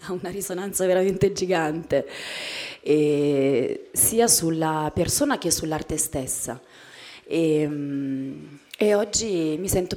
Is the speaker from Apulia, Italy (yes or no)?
yes; Apulia, Italy; E poi il poter omaggiare il mio Salento per me è una cosa importante.